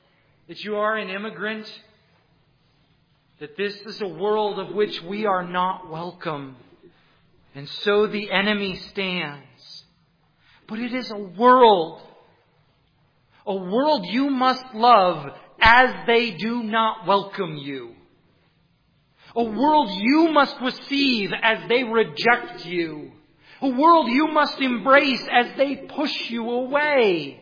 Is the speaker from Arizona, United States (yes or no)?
no; Enid, Oklahoma, United States; I'm coming from Enid, Oklahoma